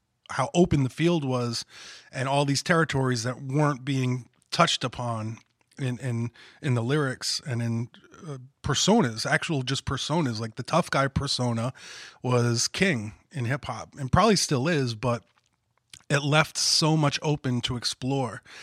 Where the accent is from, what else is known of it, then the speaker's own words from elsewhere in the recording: Rhode Island, United States; I am from Rhode Island. I experienced Rhode Island. Rhode Island is in my music.